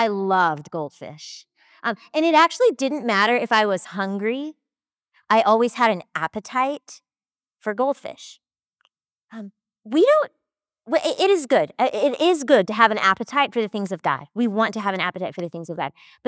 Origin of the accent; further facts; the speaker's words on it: Texas, United States; I grew up in Texas.